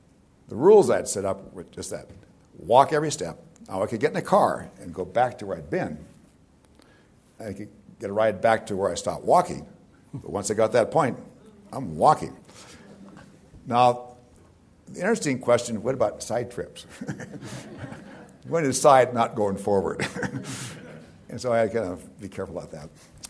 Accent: Helena, Montana, United States; I'm this kid from Montana, from Helena. My parents are Republicans.

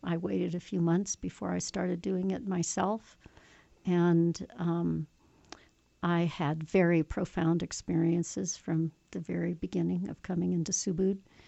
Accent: Aspen, Colorado, United States; I had that as a little child growing up in Aspen in my early childhood when there were only 800 people and nature was everywhere around us.

